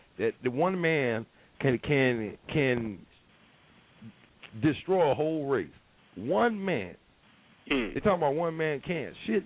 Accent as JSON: {"language": "English", "town": "Tampa", "region": "Florida", "country": "United States", "said": "I'm from 34th and Chelsea Street, Tampa, Florida."}